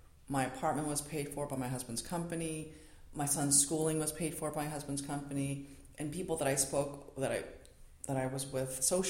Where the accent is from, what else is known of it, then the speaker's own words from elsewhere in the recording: New York, United States; I'm from New York. Because I'm from New York and also because I'm neurotic.